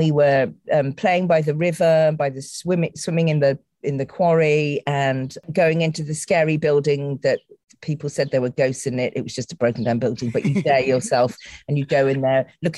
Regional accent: South West England, United Kingdom; So I was growing up in the Cotswolds in the 1960s.

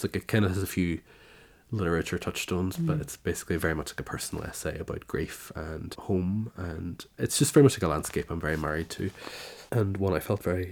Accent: Derry, Northern Ireland, United Kingdom; I'm from Derry City.

